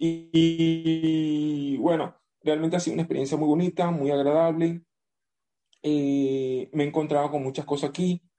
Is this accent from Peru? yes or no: no; Venezuela; also born or lived in Colombia; now in Barcelona, Spain; Yo soy venezolano, pero también tengo nacionalidad colombiana. Salí de Bogotá hacia Barcelona.